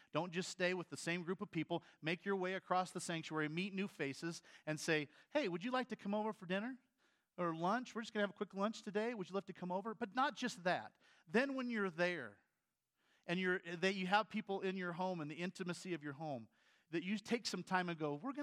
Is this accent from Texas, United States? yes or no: no; Iowa, United States; I'm from Iowa, I can say that.